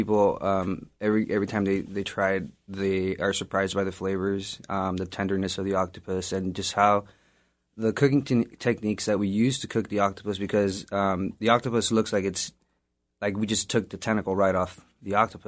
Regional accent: Mexico; I was born in Mexico. So yeah, we did a lot of, Mexican cooking.

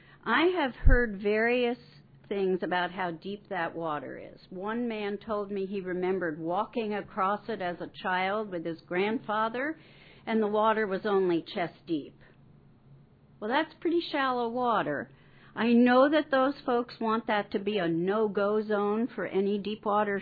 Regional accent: United States; Well, that scares me as an American, okay?

